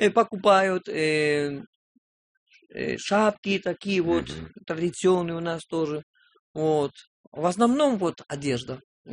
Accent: Peru; now in Russia; если, допустим, я решил уехать из Перу, чтобы учиться в России

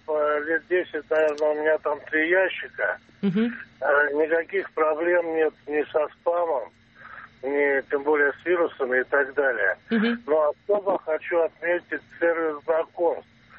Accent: Moscow, Russia; я из Москвы.

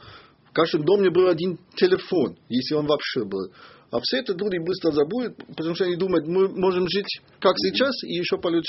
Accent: East Germany, Germany; у нас нет в ГДР бы такой привязанности в партию

